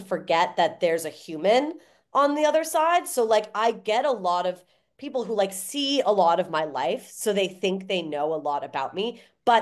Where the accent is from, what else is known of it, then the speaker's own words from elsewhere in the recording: Toronto, Ontario, Canada; now in Jersey City, United States; I'm originally from Toronto